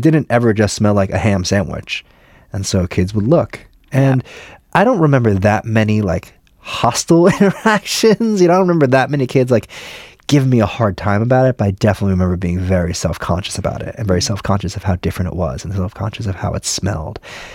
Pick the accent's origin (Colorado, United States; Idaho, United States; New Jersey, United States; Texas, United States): New Jersey, United States; My parents worked in New York City. I grew up in New Jersey.